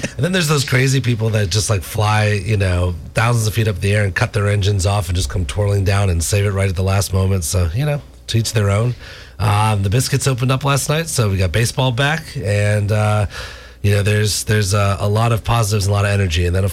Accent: New England, United States; Well, I'm from New England originally, so you know, we grew up with like Italian sandwich shops

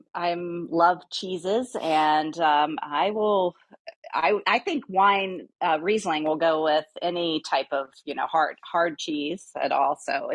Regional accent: Clay, West Virginia, United States; But I lived in Turon. I lived in Big Otter.

